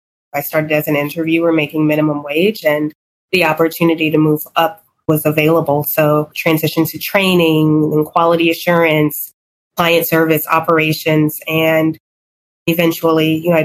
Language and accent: English; Chicago, Illinois, United States; I was born and raised in Chicago, attended college in Columbia, Missouri, Mizzou, go Tigers.